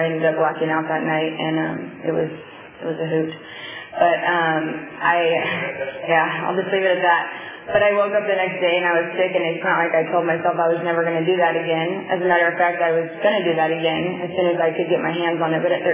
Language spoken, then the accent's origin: English; Fresno, California, United States; I'm from Fresno.